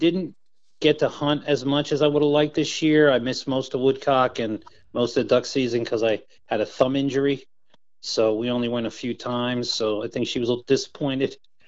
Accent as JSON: {"language": "English", "region": "New Jersey", "country": "United States", "tie": "born or raised there", "lives_now": "North Carolina, United States", "said": "I'm from New Jersey originally, and I grew up with them."}